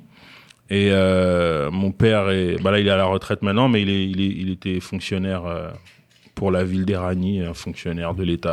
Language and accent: French; Goussainville, Île-de-France, France; Dans une ville qui s'appelle Goussainville.